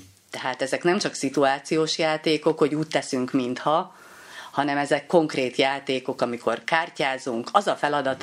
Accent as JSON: {"language": "Hungarian", "country": "Hungary", "said": "de magyarok vagyunk, tehát ennyi"}